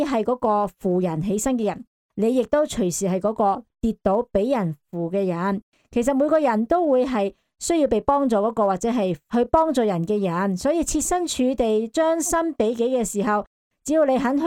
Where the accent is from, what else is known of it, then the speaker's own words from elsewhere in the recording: Hong Kong; 自细我们香港人就是教要有公德心，幼稚园、小学、中学都教要做好事